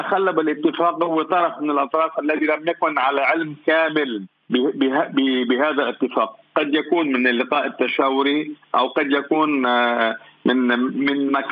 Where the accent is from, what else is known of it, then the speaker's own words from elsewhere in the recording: Lebanon; نحن كلبنانيين يعني أمام الأزمة الحاصلة، الأزمة الحكومية الحاصلة